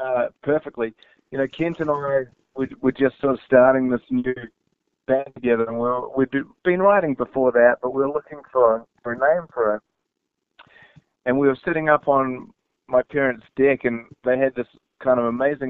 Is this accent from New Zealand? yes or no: yes; New Zealand; I could totally forgive you for thinking we're Australian because we do play the didgeridoo and have been known to do … covers, but we are in fact from New Zealand.